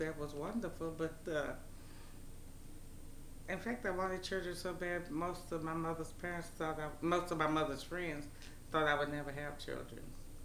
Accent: Louisville, Kentucky, United States; I was born in Louisville, Kentucky, and I was raised in Louisville. Spent most of my life in all of my childhood, really, in what was called the Russell neighborhood now, and moved later to Park Duval, and now live in Hallmark.

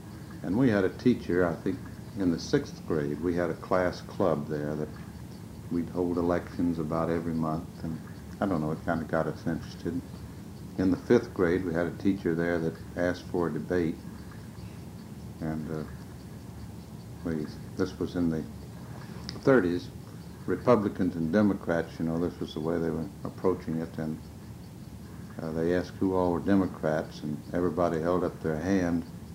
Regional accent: Gainesville, Florida, United States; born there; I was born in Gainesville, Florida, October the 5th, 1920.

